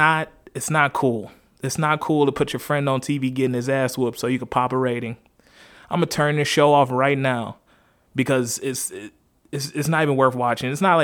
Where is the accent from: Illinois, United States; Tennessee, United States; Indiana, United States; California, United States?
Illinois, United States; Chicago; and I'm from Chicago.